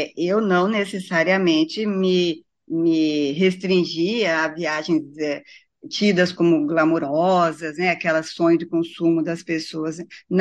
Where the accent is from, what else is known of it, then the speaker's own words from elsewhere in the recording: Três Passos, Rio Grande do Sul, Brazil; inclusive porque eu sou gaúcha também